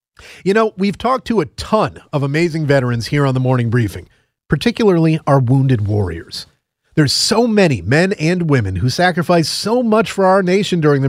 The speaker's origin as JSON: {"language": "English", "region": "Connecticut", "country": "United States", "tie": "born or raised there", "said": "Hawaii, Connecticut, my home state, District of Columbia"}